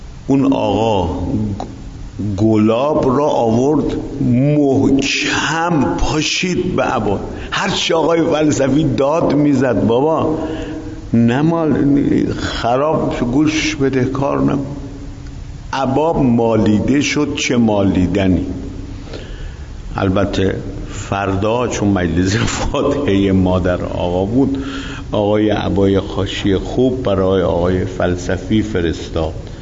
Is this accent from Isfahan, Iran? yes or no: yes; Isfahan, Iran; من اصفهانی هستم